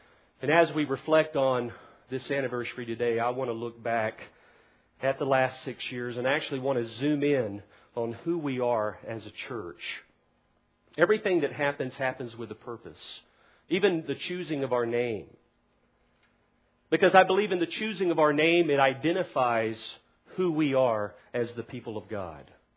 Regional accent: Ocean Way, Florida, United States; well, I'm from Ocean Way, and we do have spiders in Ocean Way.

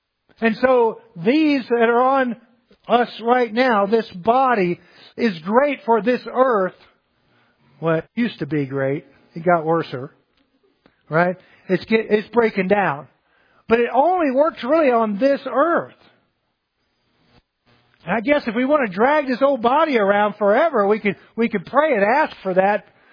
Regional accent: Louisiana, United States; accent: Cajun; And since I'm Cajun, we can go backwards.

